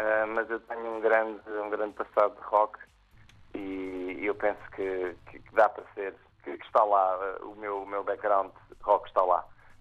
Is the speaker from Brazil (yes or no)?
no; Portugal; now in London, United Kingdom; Saí de Portugal mesmo para o mundo